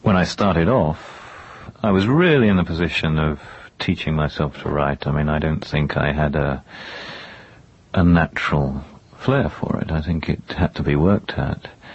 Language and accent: English; London, United Kingdom; Yes, I was born in London. Most of my life I'd spent in London except for student days. I was at Cambridge and at York. That's old York, not New York. And I spent a year or so abroad in Greece, otherwise in London.